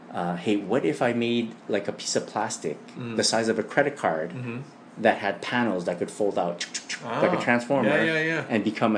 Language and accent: English; Montreal, Quebec, Canada; I'm a guy from Montreal.